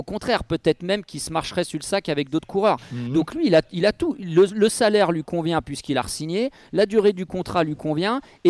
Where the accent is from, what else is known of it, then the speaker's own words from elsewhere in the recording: France; en tant que Français, on part avec un coup de retard, on a envie de prouver qu'on mérite notre place.